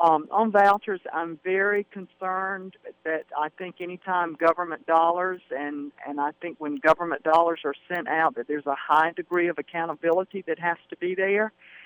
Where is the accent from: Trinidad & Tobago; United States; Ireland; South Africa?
United States; Saluda, South Carolina; I grew up in Saluda, went to Lander right there, so I'm very familiar with all the folks here in the Greenwood area